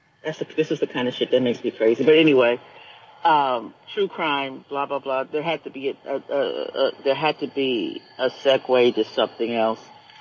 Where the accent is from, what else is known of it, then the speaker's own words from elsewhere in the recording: Los Angeles, California, United States; I grew up in South L.A. in the middle, during the, you know, at the height of the crack wars.